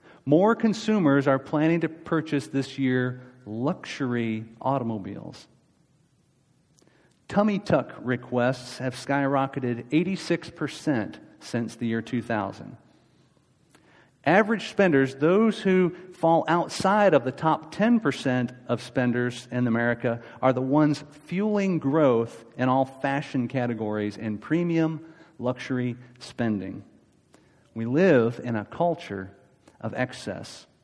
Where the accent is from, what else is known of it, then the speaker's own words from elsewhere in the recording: United States; born there; I'm an American. I was born in the USA.